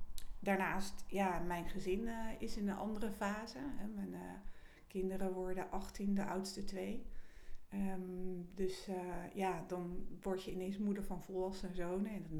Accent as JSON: {"language": "Dutch", "country": "France", "said": "Ik kom uit Frankrijk."}